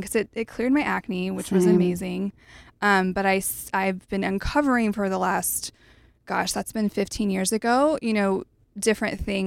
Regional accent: Oklahoma, United States; I grew up in Oklahoma and just, no knock to Oklahoma, but was not around, you know, farmers markets and healthy eating, and just had the sad American diet.

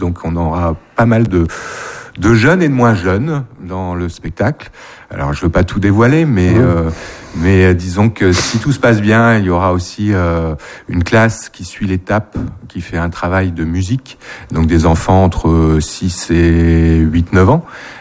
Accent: Lille, Hauts-de-France, France; moi, je ne suis pas arnésien, je viens de Lille

